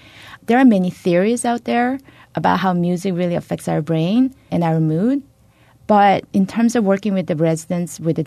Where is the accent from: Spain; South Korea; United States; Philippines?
South Korea; my mom would tell me when I was a teenager growing up in South Korea.